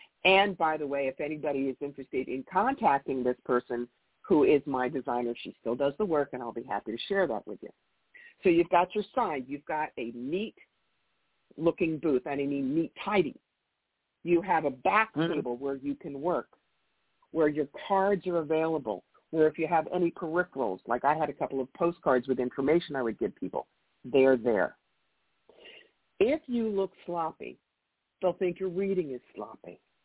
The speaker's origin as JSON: {"language": "English", "region": "New York", "country": "United States", "said": "I mean, I came from a corporate background. I am a New Yorker."}